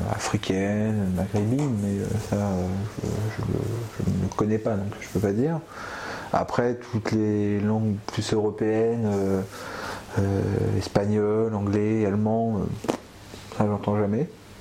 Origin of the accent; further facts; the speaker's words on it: France; mais moi je suis français